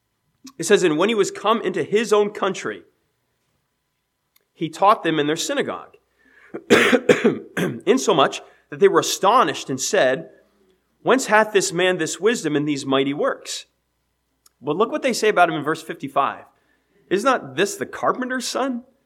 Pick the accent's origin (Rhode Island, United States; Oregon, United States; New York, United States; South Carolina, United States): Rhode Island, United States; Westerly; born there; You know, I was born in Westerly, Rhode Island, March 1st, 1985.